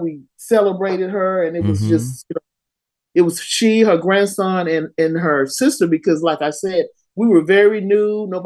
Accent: Dallas, Texas, United States; Well, I grew up in South Dallas off of Bear Street on Doris. And I grew up

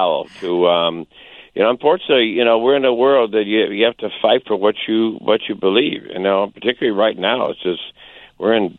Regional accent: Chicago, Illinois, United States; Yep, I was born and raised in the Wrightwood area at 81st and Tallman. Grew up there until I went to Quigley High School.

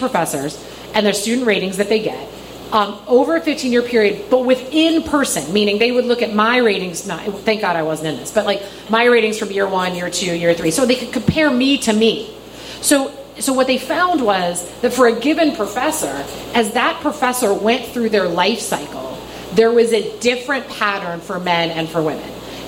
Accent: Pittsburgh, Pennsylvania, United States; And I said, I'm from Pittsburgh.

